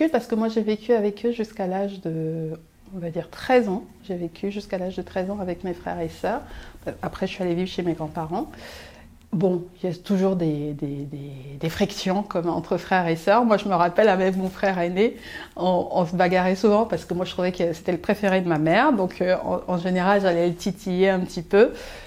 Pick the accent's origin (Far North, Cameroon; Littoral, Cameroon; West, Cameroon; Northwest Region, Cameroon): Littoral, Cameroon; Douala; Je suis née au Cameroun, à Douala. Et donc Douala, c'est la capitale économique du Cameroun. Et moi, j'ai vécu avec ma maman, mes frères et mes sœurs.